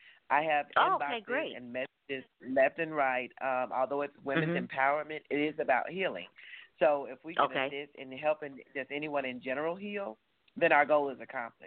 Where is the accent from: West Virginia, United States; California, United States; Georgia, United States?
Georgia, United States; Columbus; from my hometown, which is Columbus, Georgia, and even from Atlanta